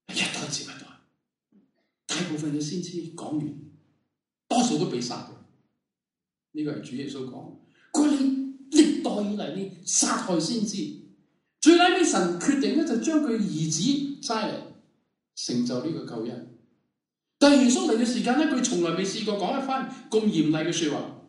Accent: China; 福系我哋中国人中意嘅

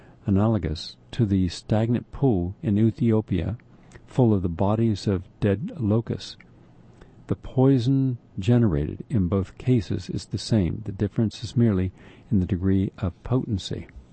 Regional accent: West Virginia, United States; Well, I grew up in West Virginia. I'd go to the country, and there was an outhouse.

